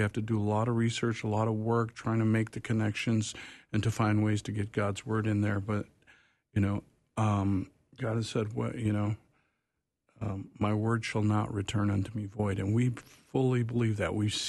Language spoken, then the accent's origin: English; Wheaton, Illinois, United States; I grew up actually in Wheaton, Illinois.